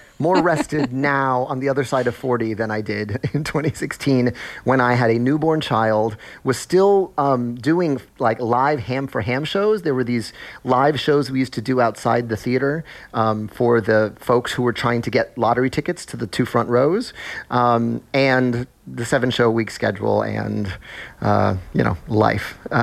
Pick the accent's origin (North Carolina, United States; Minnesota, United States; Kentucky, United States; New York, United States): New York, United States; And I think that part of that's just being a New Yorker.